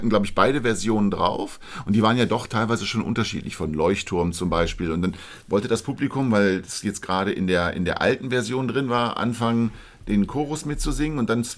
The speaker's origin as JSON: {"language": "German", "region": "Northern Germany", "country": "Germany", "said": "da wo ich herkomme, nicht passen, wenn jemand sagen würde, Grüß Gott."}